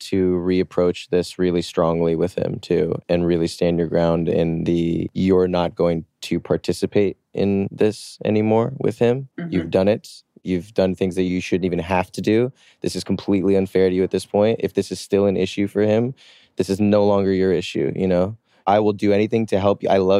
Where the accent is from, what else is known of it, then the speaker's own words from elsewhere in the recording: New Jersey, United States; So I grew up in New Jersey. And so New York was always my mecca from a very like young fundamental age.